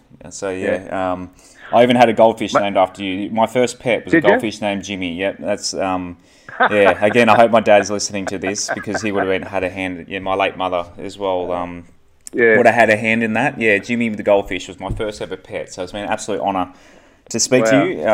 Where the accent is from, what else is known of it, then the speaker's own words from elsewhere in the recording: New South Wales, Australia; I grew up on the Central Coast and we'd drive all the way down from the Central Coast just to go to games